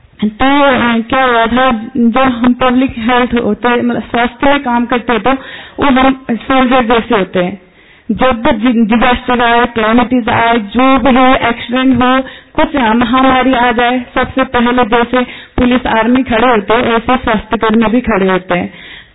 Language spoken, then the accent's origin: Hindi; Nepal; हम नेपाल से आए हैं